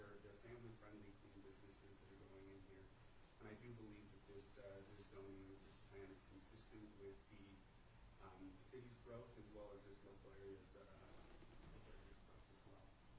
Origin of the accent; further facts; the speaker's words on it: Caldwell, Idaho, United States; I'm from Caldwell, Idaho, so it's a pleasure to be out here.